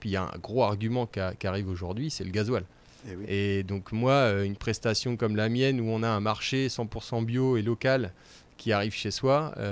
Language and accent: French; Carrouges, Normandy, France; now in Alençon, France; je suis natif de Carouge, mais j'ai habité à Argentan. J'ai dérivé à C. J'ai dérivé à Alençon aujourd'hui.